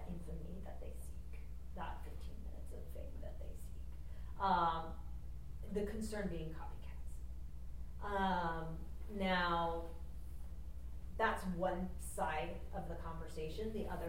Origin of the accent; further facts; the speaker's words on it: Irvine, California, United States; because I grew up in Irvine and I really wasn't aware of it.